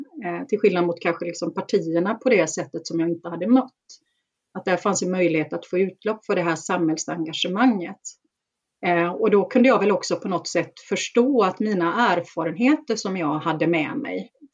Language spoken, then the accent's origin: Swedish; Gothenburg, Västra Götaland County, Sweden; Men jag är ju uppväxt i Bergsjön utanför Göteborg med en ensamstående mamma och två äldre syskon.